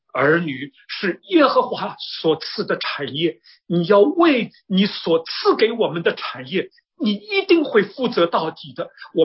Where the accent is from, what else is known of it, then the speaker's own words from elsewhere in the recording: Shanghai, China; 我听不懂，我是上海人，我听不懂。